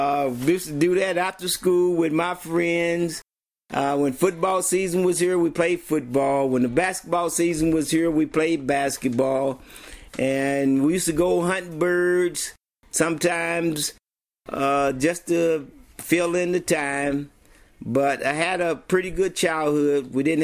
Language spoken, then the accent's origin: English; Anadarko, Oklahoma, United States; born there; I was born in Anadarko, Oklahoma, June 6, 1952. That was back when they just started having cars.